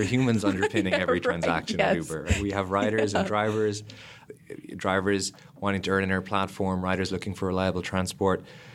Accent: Lismore, Munster, Ireland; I grew up in Ireland in a small country town called Lismore.

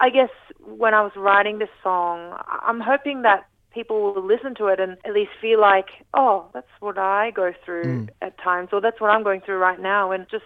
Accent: Brisbane, Queensland, Australia; And also I'm playing my hometown Tivoli in Brisbane as well

